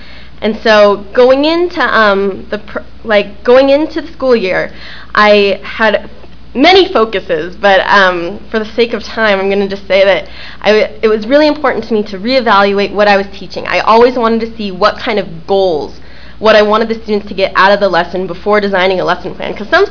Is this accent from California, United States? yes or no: yes; Oakland, California, United States; And I grew up in Oakland not knowing about this.